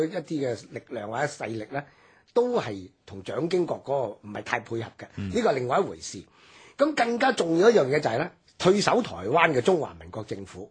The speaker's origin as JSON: {"language": "Cantonese", "region": "Guangdong", "country": "China", "said": "所以我哋廣東人咧都稱謝東敏叫做咧係廣東姑爺嘅"}